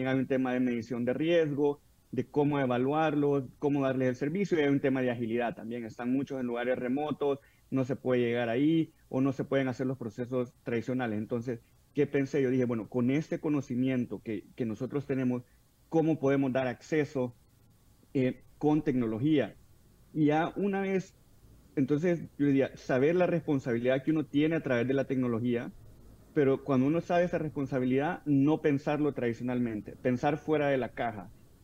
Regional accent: El Salvador; Yo decía, yo como salvadoreño decía

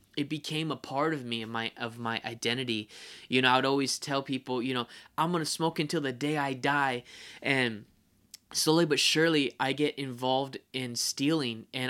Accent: California, United States; I'm 30 years old. I'm from California.

